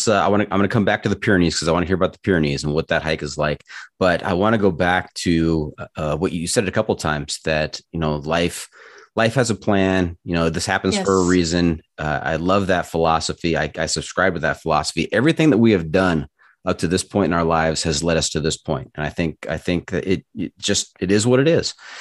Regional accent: United States; accent: American; apologize to all of my European listeners out there, that my heavy American accent, I do not do justice to the Tour de Mont Blanc.

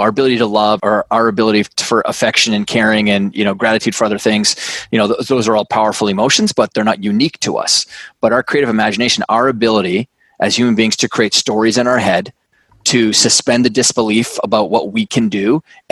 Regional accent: Canada; now in New York City, United States; I'm Canadian. I grew up on a big farm and ranch up in Canada, you know, moved all around the world and now live in New York City.

